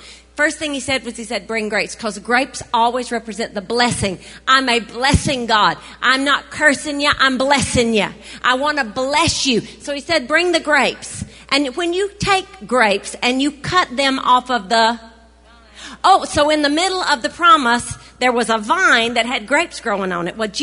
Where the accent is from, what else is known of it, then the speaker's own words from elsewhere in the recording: the South, United States; I grew up in the South. We can grow figs in the South.